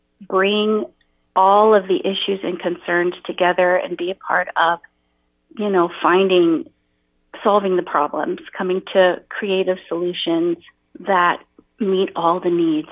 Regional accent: California, United States; I grew up in California, met Rob in Honolulu.

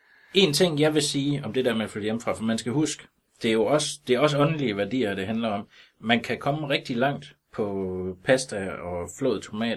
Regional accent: Struer, Central Denmark Region, Denmark; Jeg er født og opvokset i Struer, som er en dejlig by. Den er sådan almen kendt som altså ligesom Holstebros storebror.

